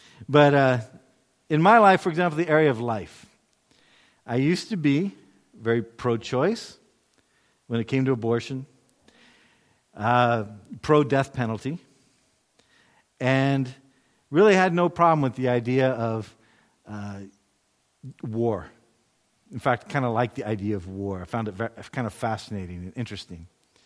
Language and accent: English; United States; I'm an American. We like our justice.